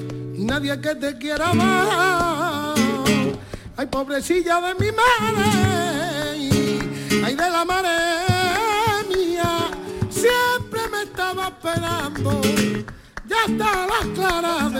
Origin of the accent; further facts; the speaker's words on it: Barcelona, Catalonia, Spain; now in Jerez, Spain; Sí, bueno, nacimos en Barcelona, nos hemos criado en Barcelona, y allí pues empecemos a trabajar por los tablaos